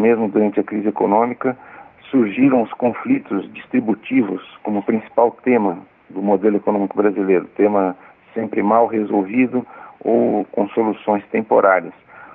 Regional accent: Brazil; E na nossa experiência como brasileiros, a gente sabe também que a metáfora da economia brasileira como uma grande embarcação que não muda de lado abruptamente, é impossível, ela continua válida.

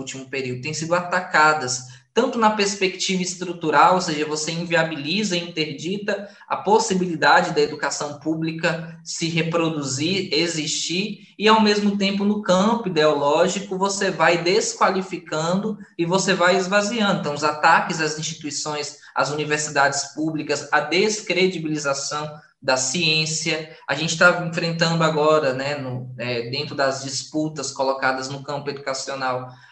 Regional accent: Minas Gerais, Brazil; Então, eu sou do Vale do Mucuri, em Minas Gerais, a segunda região mais pobre de Minas.

